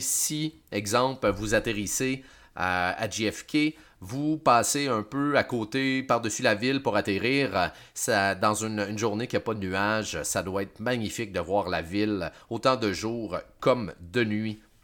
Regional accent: Sherbrooke, Quebec, Canada; environ 5h30 de ma ville natale de Sherbrooke.

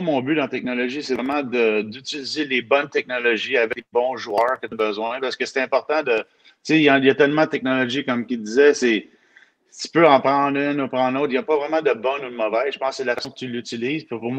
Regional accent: Mascouche, Quebec, Canada; je viens de Mascouche Beach

